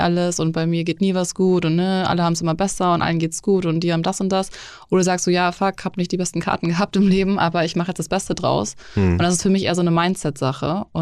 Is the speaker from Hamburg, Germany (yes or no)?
yes; Hamburg, Germany; born there; also born or lived in Munich / Los Angeles; ich bin 30, gebürtig aus Hamburg, habe zwischendurch 7 Jahre in München gelebt, auch in L.A.